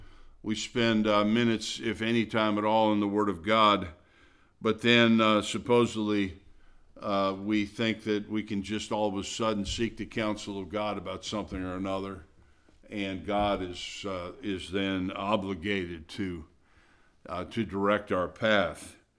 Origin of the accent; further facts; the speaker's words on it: Midwest, United States; moved away as an adult; Now, I've been away since I was 18, so I guess I still have, the kids tell me there are certain words I say that still linger from